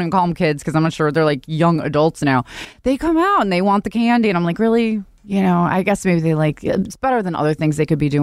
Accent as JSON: {"language": "English", "town": "Buffalo", "region": "New York", "country": "United States", "tie": "born or raised there", "said": "I grew up in Buffalo. So our, end of October, you could have snow on the ground."}